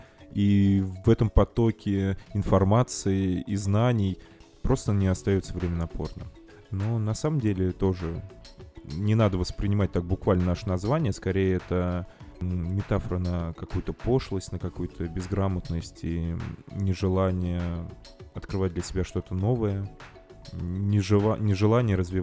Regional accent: Vladimir, Vladimir Oblast, Russia; Ну, в общем-то, мы из Владимира

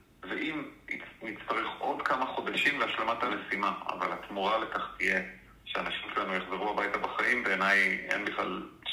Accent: Northern District, Israel; אמנם בכמעט עשור האחרון, מוקד החיים שלי בנחל עוז, אבל בתור ילד אני גדלתי בגבול הצפון, אבא שלי היה איש צבא, שירת בלבנון, כל הילדות שלי הייתה במקומות שעכשיו מופגזים לאורך הגזרה הזאת

